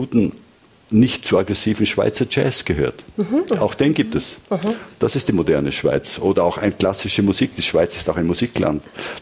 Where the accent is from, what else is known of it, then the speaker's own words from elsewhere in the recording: Austria; Da bin ich eben dann nicht genug Österreicher, wahrscheinlich.